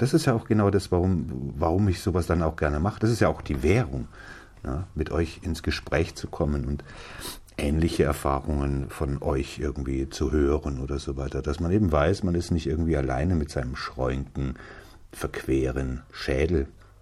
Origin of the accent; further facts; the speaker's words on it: Selb, Bavaria, Germany; born there; Das war so ein Waldgebiet zwischen Schwarzenhammer und meinem Geburtsort Selb. Selb im Fichtelgebirge, Porzellanstadt.